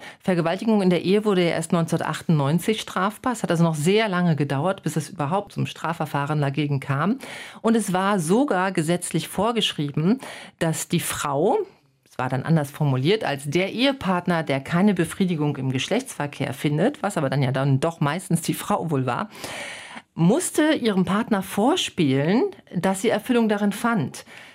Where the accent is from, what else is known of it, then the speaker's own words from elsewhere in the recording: Cologne, North Rhine-Westphalia, Germany; ich wollte mal gucken, wie es in meiner Heimatstadt Köln aussieht